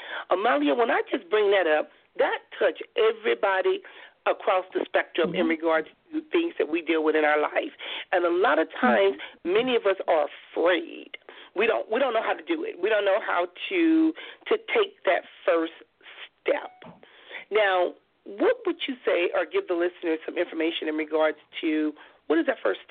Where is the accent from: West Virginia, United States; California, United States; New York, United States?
California, United States; Compton; You know, like I said, growing up in Compton, we didn't know that these things even existed